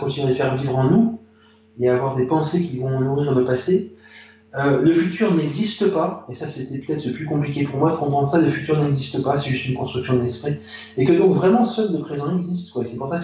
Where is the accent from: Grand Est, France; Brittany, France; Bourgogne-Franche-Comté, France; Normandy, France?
Grand Est, France; Je suis originaire de Moselle même enfant, et bien que je ne sois pas enfin, super vieux par rapport à ces événements, quoi. J'ai une cinquantaine d'années